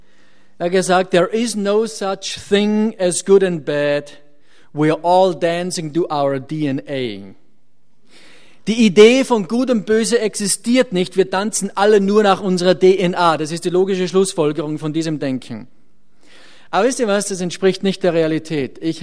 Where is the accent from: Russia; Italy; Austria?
Austria; Gerade vor 2 Monaten hatte ich eine Skitourenwoche bei uns zu Hause in Österreich.